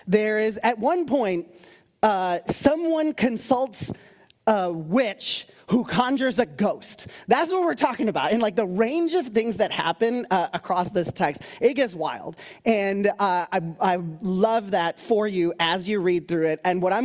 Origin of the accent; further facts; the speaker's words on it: United States; You know, I'm an American, so I have a history of my country being exactly on the opposite side of monarchy. I'm also of South Asian descent